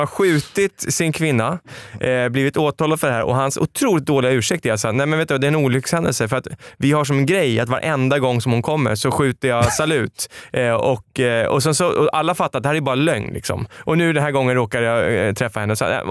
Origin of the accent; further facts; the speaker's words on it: Stockholm, Stockholm County, Sweden; jag är från Stockholm